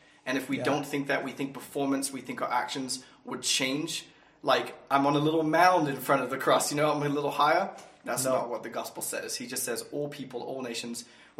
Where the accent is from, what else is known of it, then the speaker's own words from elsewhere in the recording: England, United Kingdom; also born or lived in South Africa; I'm from England.